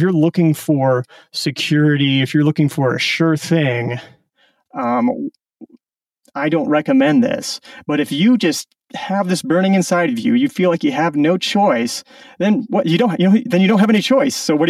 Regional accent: Omaha, Nebraska, United States; I grew up in Omaha, Nebraska. So kind of a suburban upbringing, actually at the end of a 1/8 mile long dead end street on top of a hill.

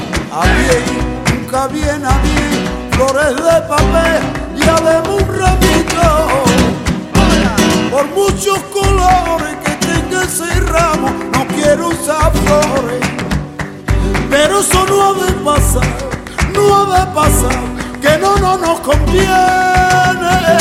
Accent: Jerez, Andalusia, Spain; la de Jerez, la de Jerez. La de aquí, la de mi tierra, la de mi pueblo.

